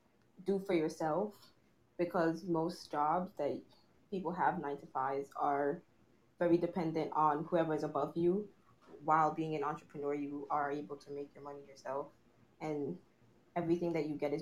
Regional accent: Bronx, New York, United States; born there; I'm from Jamaica. My mother and father are from Jamaica. I was born in Bronx, New York as well.

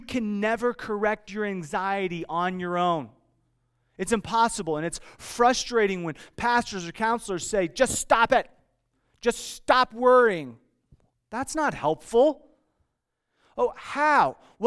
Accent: Iowa, United States; I grew up on Lake McBride. It was just a short ways from my house in Iowa, right near Chicago, about 2.5 hours outside of Chicago.

